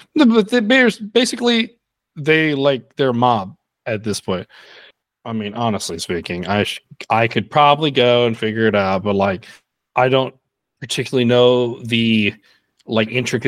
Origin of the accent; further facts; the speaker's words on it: Texas, United States; Nah, look, I can say it. I'm from Texas. I see it.